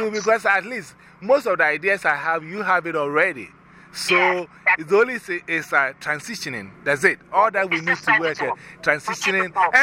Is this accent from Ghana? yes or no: yes; Ghana; We are all from Ghana. We, on stage, we are from Ghana. And we want you to know our country.